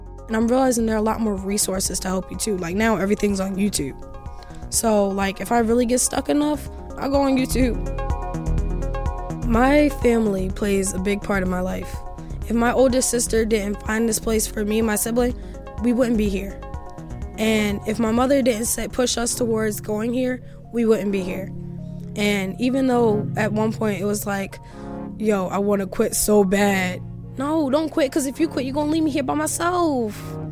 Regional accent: Baltimore, Maryland, United States; I'm 16 years old, and I am from Baltimore, Maryland.

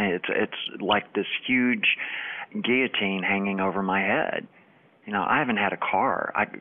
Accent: Houston, Texas, United States; from Houston, Texas. I'm 52.

